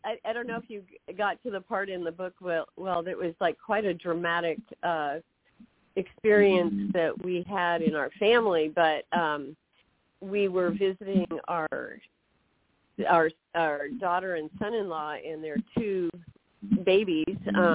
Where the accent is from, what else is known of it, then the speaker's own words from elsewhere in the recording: California, United States; moved away as an adult; also born or lived in Germany; here we are coming from California. And we were, you know, relatively young. We had this young family. And we arrived there in Germany.